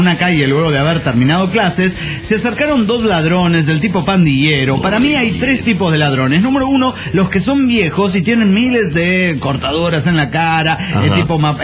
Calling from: Ferrara, Emilia-Romagna, Italy; de Ferrara, Italia.

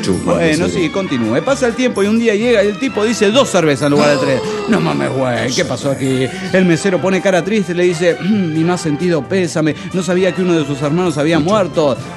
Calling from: Oaxaca, Mexico; de Oaxaca.

